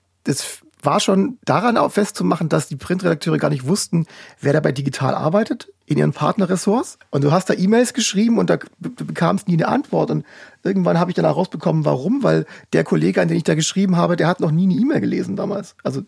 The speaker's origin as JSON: {"language": "German", "region": "Baden-Württemberg", "country": "Germany", "said": "Und ich bin ja auch Schwabe."}